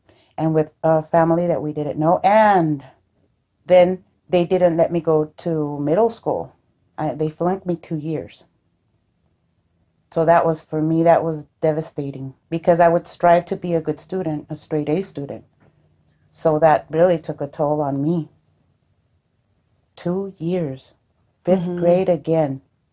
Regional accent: California, United States; And for me, Mexico was a really sad country because I was raised here in California.

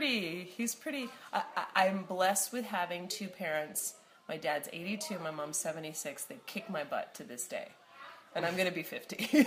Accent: United States; And we were raised here in the United States.

